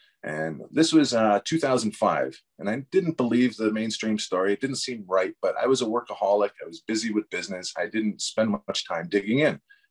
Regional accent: Tillsonburg, Ontario, Canada; born there; now in Toronto, Canada; I was born in a little town called Tillsonburg, about an hour and a half from here.

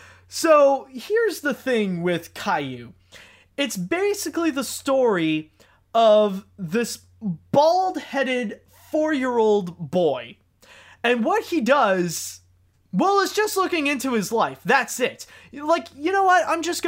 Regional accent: Canada; And since I am Canadian, I do get a lot of news about what's going on in Canada and around my area as well.

